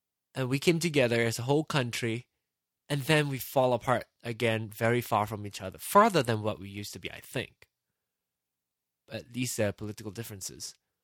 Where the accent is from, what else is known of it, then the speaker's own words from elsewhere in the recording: Malaysia; now in United States; I grew up in Malaysia, you know? I did not grow up here.